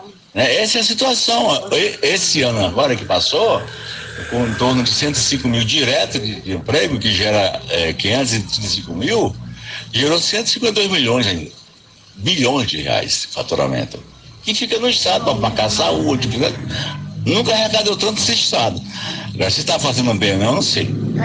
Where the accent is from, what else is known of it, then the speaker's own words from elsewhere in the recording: Acre, Brazil; eu sou da região norte, do Acre